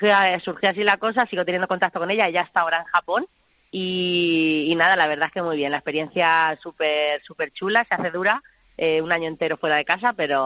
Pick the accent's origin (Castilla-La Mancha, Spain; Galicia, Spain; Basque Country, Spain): Castilla-La Mancha, Spain; Fuente del Espino de Haro; now in Japan; Estoy en Fuente del Espino de Aro, mi pueblo en Cuenca. Llegué hace ya varias semanas, el 30 de noviembre